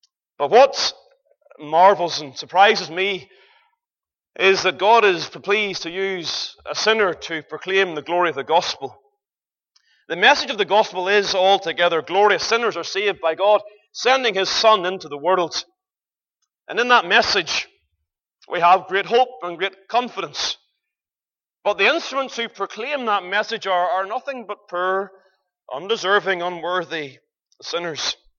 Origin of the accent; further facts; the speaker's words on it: Ballymena, Northern Ireland, United Kingdom; I was raised in the Baptist church in Ballymena